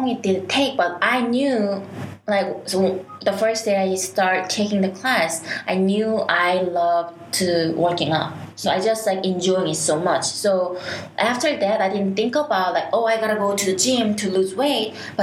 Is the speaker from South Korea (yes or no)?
yes; South Korea; English is a second language; All I say was like, hi, how are you? … I'm from Korea.